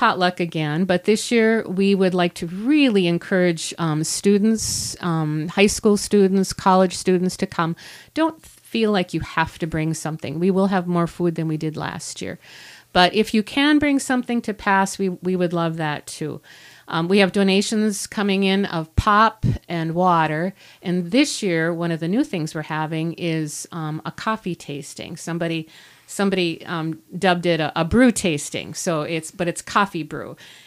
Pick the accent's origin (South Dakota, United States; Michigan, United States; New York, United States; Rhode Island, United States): Michigan, United States; Iron Mountain; I was raised in the UP, and I was raised in Iron Mountain Kingsford area.